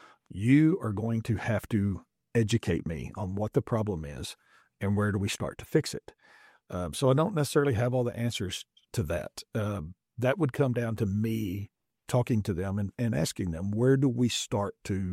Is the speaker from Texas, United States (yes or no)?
yes; Merkel, Texas, United States; I grew up in Merkel.